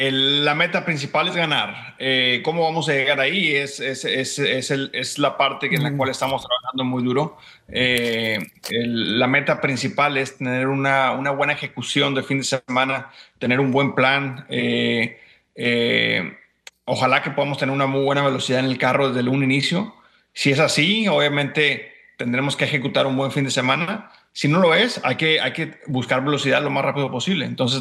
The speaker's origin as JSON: {"language": "Spanish", "country": "Mexico", "said": "como piloto mexicano, como piloto latino, definitivamente ha sido difícil llegar aquí"}